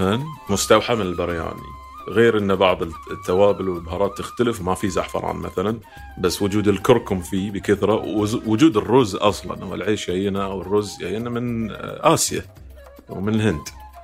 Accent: Bahrain; أحس شيء شامل يشملنا مب كبحرينيين فقط أو كعرب فقط

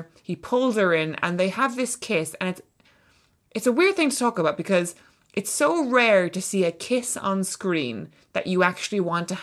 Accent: Ireland; realised that because we're both Irish authors, we have a lot of people in common.

